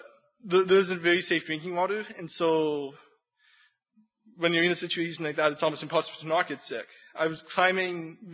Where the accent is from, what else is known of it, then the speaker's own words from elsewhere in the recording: Kitchener, Ontario, Canada; that I'm originally from Kitchener, Ontario, that I'm a graduate student at Canadian Mennonite University